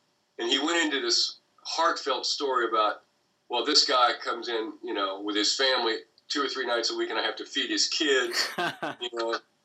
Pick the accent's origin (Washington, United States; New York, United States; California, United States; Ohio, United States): Ohio, United States; Portsmouth; also born or lived in Huntington, West Virginia; So I grew up in Portsmouth, Ohio, in Huntington, West Virginia, so it would have been one of those two areas.